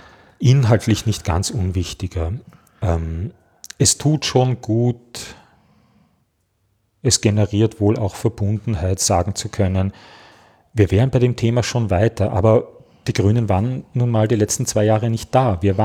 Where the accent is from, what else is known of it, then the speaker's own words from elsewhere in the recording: Vienna, Austria; Ich als Wiener kann leicht kein Auto haben.